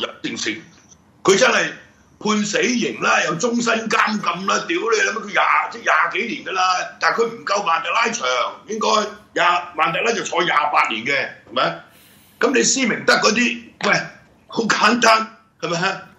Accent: Hong Kong; 要求國際澳門幫下我哋香港人啫嘛

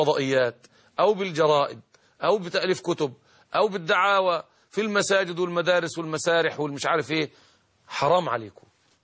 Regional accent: Egypt; في بلادنا مصر من 50 أو من 40 سنة أو من 30 سنة

